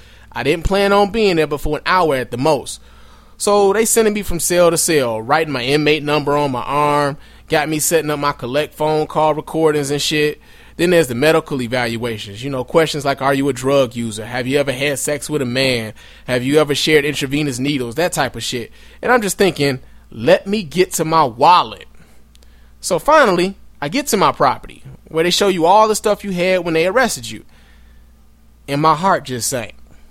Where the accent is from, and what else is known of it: Chicago, Illinois, United States; born or raised there